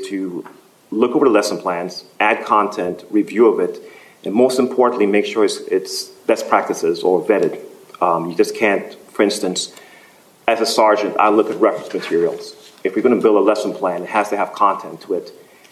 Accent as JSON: {"language": "English", "town": "Albany", "region": "Georgia", "country": "United States", "said": "And in my case, it was very unique because I came from Albany, Georgia."}